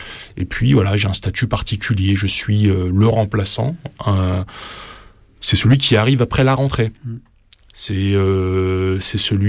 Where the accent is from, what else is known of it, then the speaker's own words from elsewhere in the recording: the north of France, France; je viens du nord de la France, je suis né là-bas, j'ai grandi là-bas